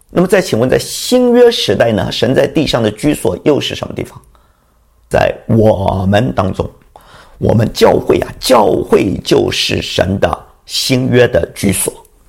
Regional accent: China; 我们中国人俗话说，前车之覆是后车之鉴，我们要引以为戒

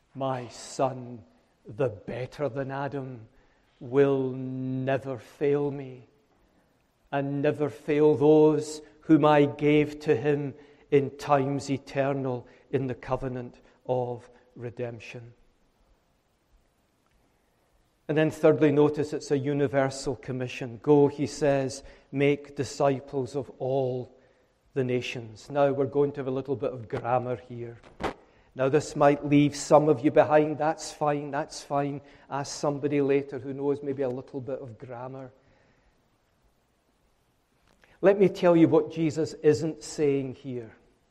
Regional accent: Scotland, United Kingdom; I know I'm Scottish, but bear with me. The accent will help you.

